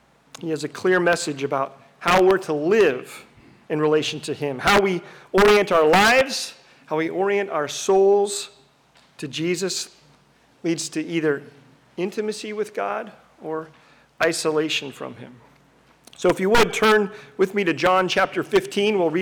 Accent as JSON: {"language": "English", "town": "Livermore", "region": "California", "country": "United States", "tie": "born or raised there", "said": "These rows and rows of gnarly, verdant vines have been cultivated in my hometown since Robert Livermore moved there and planted the first vine in 1840."}